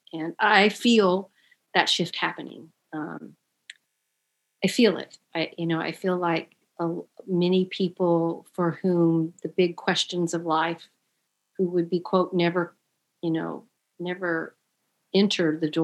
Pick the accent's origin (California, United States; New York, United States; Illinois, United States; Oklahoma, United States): Oklahoma, United States; And then growing up in Oklahoma, it's definitely runs through my larger extended family as well.